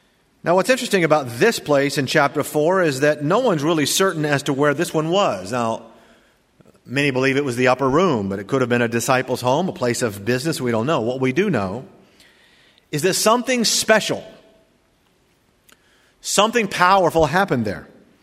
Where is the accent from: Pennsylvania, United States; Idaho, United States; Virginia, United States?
Virginia, United States; born there; also born or lived in Wichita Falls, Texas / Adana, Turkey / Satellite Beach, Florida / Fayetteville, North Carolina; I was born in Virginia, lived there a couple years, and then moved to Wichita Falls, Texas, back to Virginia. From Virginia, we moved to Turkey, Adana, Turkey, for 3 years, and then Satellite Beach in Cocoa and Fayetteville, North Carolina